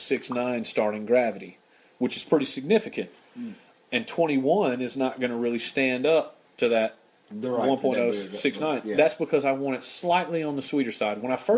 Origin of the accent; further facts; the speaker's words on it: Amory, Mississippi, United States; also born or lived in Greenwood; I was born in Greenwood, Mississippi. I've lived in Amory, Mississippi most of my life.